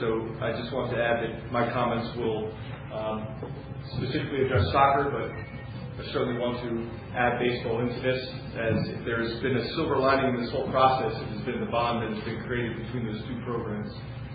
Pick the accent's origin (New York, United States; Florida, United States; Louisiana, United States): Florida, United States; Boca Raton; moved away as an adult; now in Maryland, United States; I'm here today as a resident of Maryland after moving from my hometown in Boca Raton, Florida, to attend school and play soccer at Towson University.